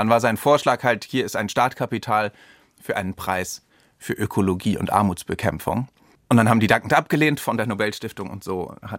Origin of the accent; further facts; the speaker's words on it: Hamburg, Germany; Ich bin in Hamburg aufgewachsen, die Familie war dann nach Deutschland zurückgegangen.